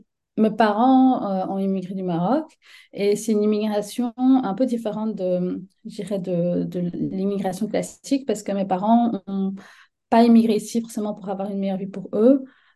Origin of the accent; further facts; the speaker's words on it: Brussels, Brussels-Capital Region, Belgium; Alors moi, je suis une bruxelloise. Je vis en Belgique depuis toujours.